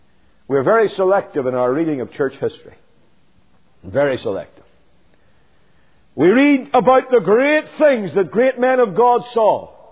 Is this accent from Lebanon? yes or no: no; United Kingdom; moved away; I look back to the United Kingdom, my home country. It's in a mess.